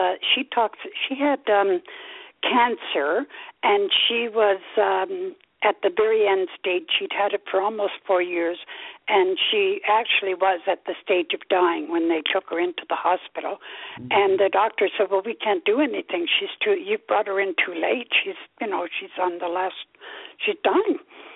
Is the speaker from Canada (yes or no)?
yes; Canada; And I'm Canadian, so I don't, I can't vote